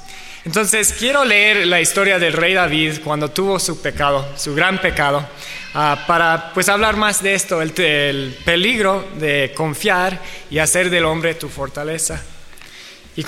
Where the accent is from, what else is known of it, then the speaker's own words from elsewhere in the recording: Mexico; yo crecí aquí en México, aquí con mis papás de misioneros